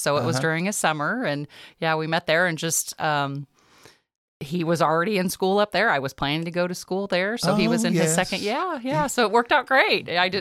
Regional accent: Dow, Illinois, United States; my family's from the Jerseyville and Calhoun area. Went to grade school here, or actually in Dow, grew up in Dow, and went to school there at Dow Elementary until I was in seventh grade.

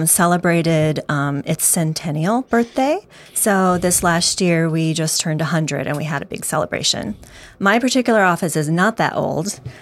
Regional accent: Illinois, United States; now in Missouri, United States; Right smack in the middle of Illinois.

